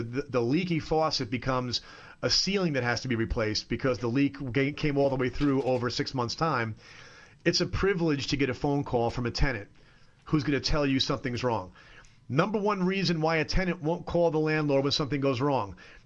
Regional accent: New York, United States; But I'm sitting there I'm a New Yorker who's in an Italian restaurant.

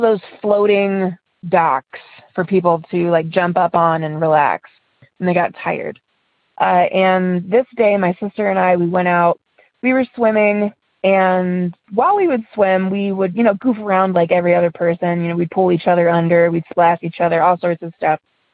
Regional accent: Ohio, United States; I'm from Ohio, and I have two stories.

